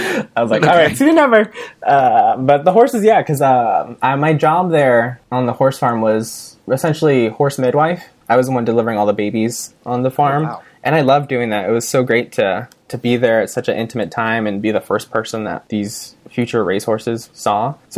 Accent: Sacramento, California, United States; now in Bay Area, United States; So I grew up in Sacramento, but now I'm in the Bay Area.

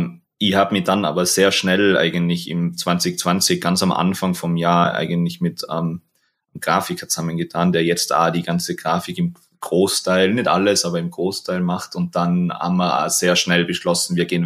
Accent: Innsbruck, Tyrol, Austria; now in Vienna, Austria; Also wie ich bin eigentlich aus Innsbruck, das ist der Nähe von Innsbruck und bin 2017 bin ich nach Wien gezogen.

